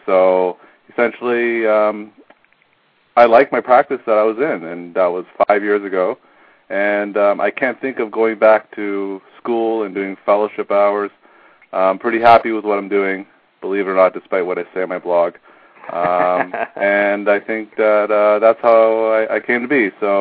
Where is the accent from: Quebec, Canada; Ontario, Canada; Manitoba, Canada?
Ontario, Canada; Toronto; now in United States; You know, I grew up in Toronto, so I was more of a Blue Jays fan, but now being here